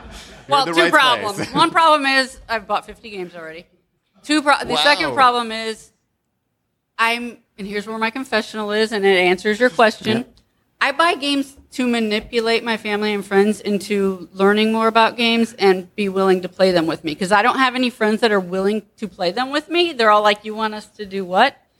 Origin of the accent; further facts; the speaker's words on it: Indianapolis, Indiana, United States; I am from Indianapolis, so welcome.